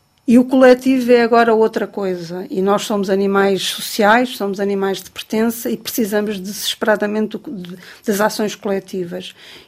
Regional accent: Portugal; Sim, aquelas pequeninas coisas são portuguesas, porque sou portuguesa e porque escrevo em português.

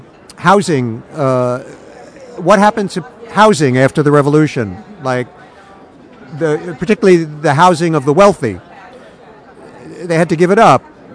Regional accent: New York, United States; It's my hometown.

